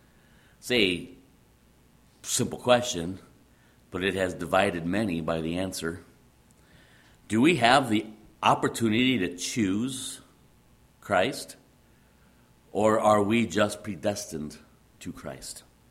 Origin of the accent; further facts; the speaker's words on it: Midwest, United States; accent: Midwestern; I'm not going to do this in a British accent, so this is just my Midwestern accent.